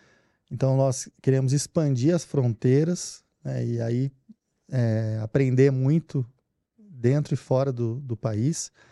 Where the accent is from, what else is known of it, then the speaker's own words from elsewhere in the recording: Brazil; como brasileiro, né, entender que nós e nosso mercado está evoluído